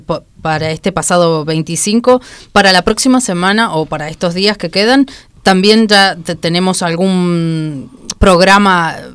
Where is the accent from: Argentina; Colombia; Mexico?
Argentina; now in Spain; Yo soy de origen argentino, por si no se habían percatado, pero obviamente pratense